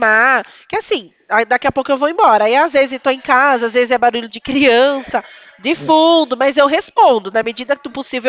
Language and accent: Portuguese; São Paulo, Brazil; Eu sou aqui do estado de São Paulo